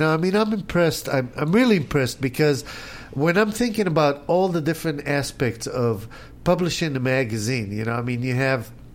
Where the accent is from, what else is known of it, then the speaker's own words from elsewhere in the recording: Israel; From Israel.